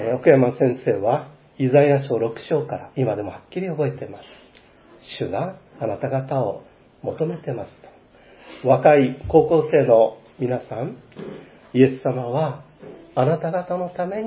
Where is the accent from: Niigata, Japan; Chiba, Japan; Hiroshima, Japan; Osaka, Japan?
Niigata, Japan; 私はこの生まれ育った新潟県、この北陸地方で生涯あなたに仕えていきたいです。